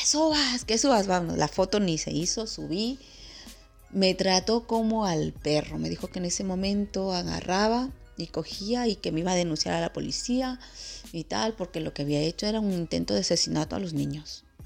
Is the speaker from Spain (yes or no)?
no; Ecuador; moved away; regresar a Ecuador, pero hasta que llegué el año pasé por una experiencia muy, muy triste, pues en mi pueblo.